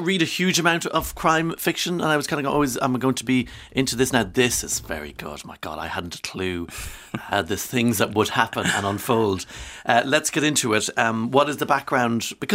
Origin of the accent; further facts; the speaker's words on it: Monaghan, Ulster, Ireland; And I'm from Monaghan. Drumcondra's kind of my hinterland for a long time as well in Dublin